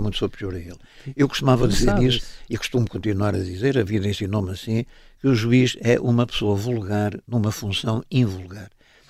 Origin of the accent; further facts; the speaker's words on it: Nazaré, Leiria, Portugal; muito pela terra onde nasci, a Nazaré, pelas circunstâncias de vida nesse tempo na Nazaré, que eram muitíssimo difíceis